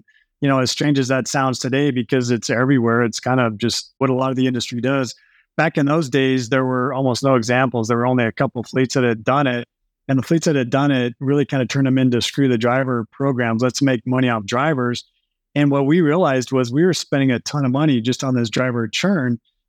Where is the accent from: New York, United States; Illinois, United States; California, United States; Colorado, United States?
Colorado, United States; We're from Colorado.